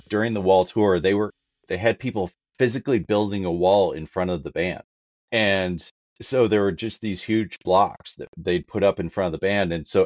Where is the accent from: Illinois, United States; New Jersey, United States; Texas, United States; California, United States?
Illinois, United States; Chicago; I grew up outside of Chicago, so it's like going home.